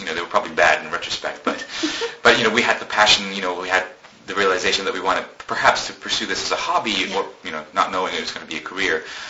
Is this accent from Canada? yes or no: no; Malaysia; In Malaysia.